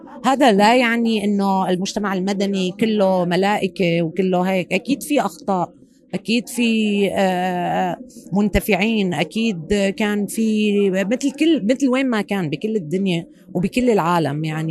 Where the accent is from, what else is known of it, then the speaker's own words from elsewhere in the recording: Syria; واليوم عم نشوف انه السلم الاهلي وهذا الثقة اللي بين بعضنا كسوريين هي رأس مالنا